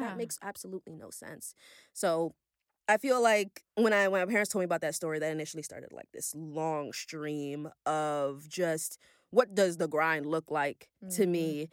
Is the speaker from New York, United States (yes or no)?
yes; Brooklyn, New York, United States; I grew up with Caribbean culture, like, all the time. I was born and raised in Brooklyn. I just only recently moved to the Bronx, like, literally a couple months ago.